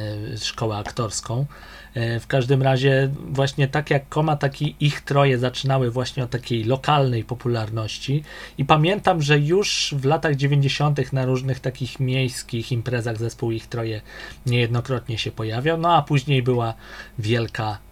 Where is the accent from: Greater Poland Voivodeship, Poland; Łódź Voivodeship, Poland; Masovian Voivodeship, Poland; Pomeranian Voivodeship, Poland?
Łódź Voivodeship, Poland; Łódź; Jako łodzianin to znam ich troje właściwie od pierwszych utworów, które tutaj w lokalnych stacjach były prezentowane.